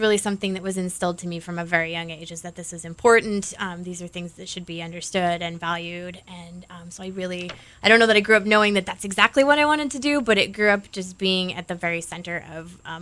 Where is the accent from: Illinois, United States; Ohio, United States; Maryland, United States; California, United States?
California, United States; I grew up in the Monterey Bay Area in California